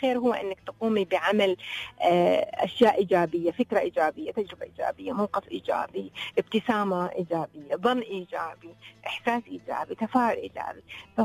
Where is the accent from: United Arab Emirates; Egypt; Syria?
United Arab Emirates; أنا كامرأة إماراتية مسلمة أم وعاملة